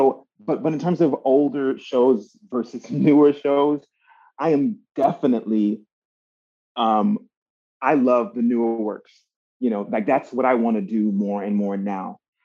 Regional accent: Miami, Florida, United States; I grew up in Miami, Florida, listening to hip hop, salsa, R&B, you know, like that's my language.

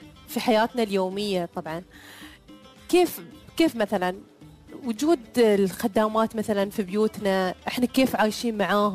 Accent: United Arab Emirates

